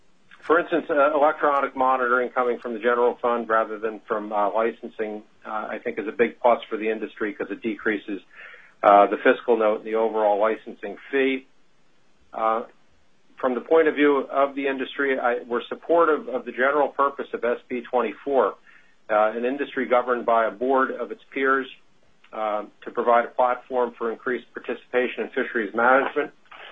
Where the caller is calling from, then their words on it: Sitka, Alaska, United States; I'm speaking from Sitka.